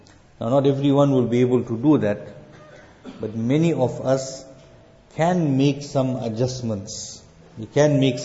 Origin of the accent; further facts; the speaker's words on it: Ladysmith, KwaZulu-Natal, South Africa; So I grew up in Ladysmith